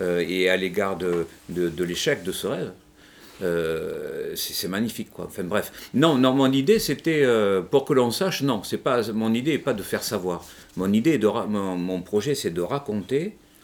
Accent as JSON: {"language": "French", "town": "Bordeaux", "region": "Nouvelle-Aquitaine", "country": "France", "said": "moi, par exemple, je suis bordelais"}